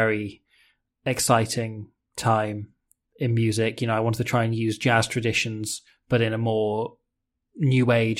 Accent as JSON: {"language": "English", "region": "Wales", "country": "United Kingdom", "said": "if you're watching it as a Welsh type, all you can focus on is how poor the defence is"}